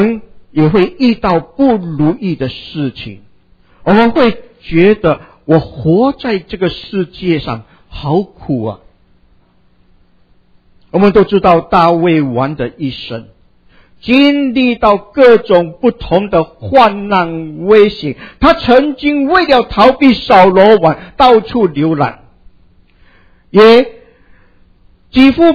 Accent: Singapore; 我是出生在一个拜偶像的家庭里面，每一个月的初一十五，我的祖母在家中一定要祭祀他所祭拜的偶像。我在家中的时候，我的妈妈常常把我带到新加坡的市区里面

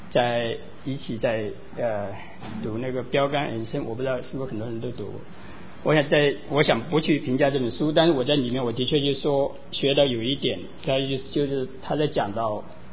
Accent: China; 我们中国人常常有个词啊，觉得蛮有意思

